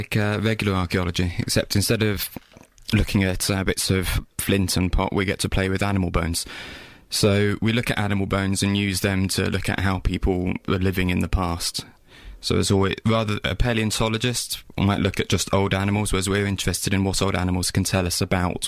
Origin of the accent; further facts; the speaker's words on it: South West England, United Kingdom; So I grew up in Cornwall, surrounded by dairy farmers.